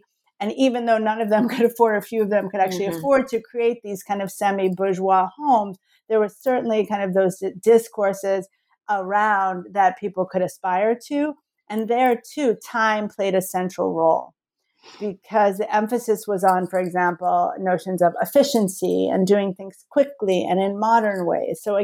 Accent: New Jersey, United States; And I think at the time, growing up in New Jersey in the 80s, it felt like it was the right thing to do from the political perspective as well.

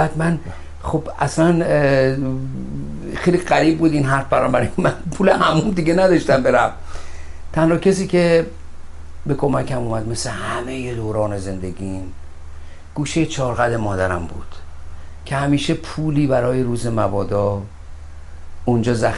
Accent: Tehran, Tehran Province, Iran; من بچه تهرانم، بزرگ شده تهرانم، بزرگ شده جنوب شهر تهران هستم.

